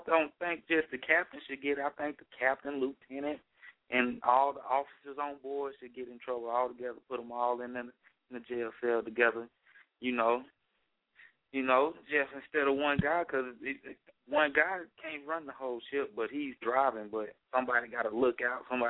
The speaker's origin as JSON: {"language": "English", "town": "Monroe", "region": "Louisiana", "country": "United States", "said": "I'm from Monroe, Louisiana, straight out of Louisiana. That's how I say it, Louisiana, baby, you know."}